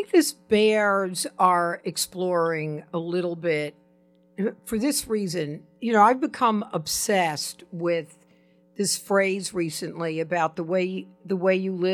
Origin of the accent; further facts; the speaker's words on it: New York, United States; I'm from New York, there are none.